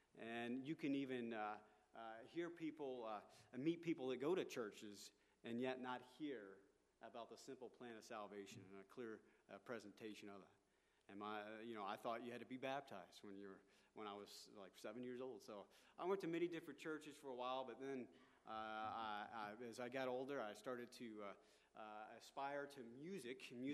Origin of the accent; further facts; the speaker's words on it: Tennessee, United States; And but I'm originally from Tennessee